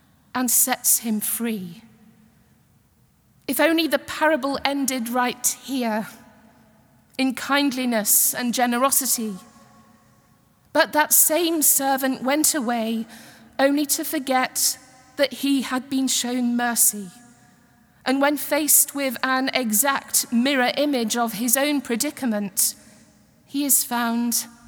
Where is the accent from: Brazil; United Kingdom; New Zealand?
United Kingdom; England; please note I am English and it is in my DNA to quote William Shakespeare.